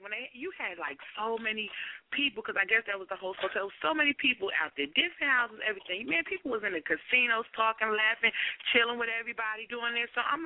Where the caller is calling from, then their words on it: Texas, United States; I came all the way from Texas, and I had such an amazing time